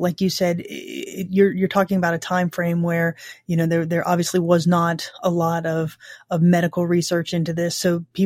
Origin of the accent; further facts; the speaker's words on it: Ocala, Florida, United States; You know, I'm actually from Ocala, which is north of Orlando.